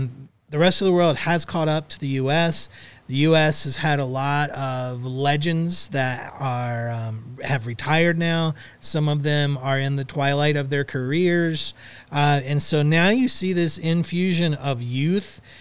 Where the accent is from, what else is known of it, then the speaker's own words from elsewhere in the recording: Virginia, United States; from my home state of Virginia